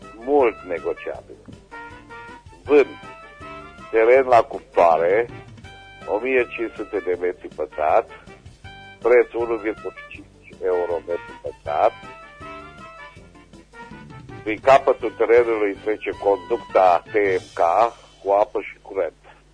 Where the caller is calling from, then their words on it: Reșița, Caraș-Severin, Romania; din Reșița